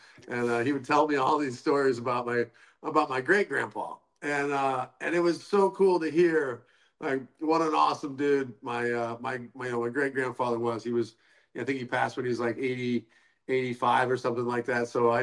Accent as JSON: {"language": "English", "region": "Illinois", "country": "United States", "tie": "born or raised there", "said": "Yeah, so growing up in Central Illinois, all I did was play baseball. I had a batting cage in my backyard."}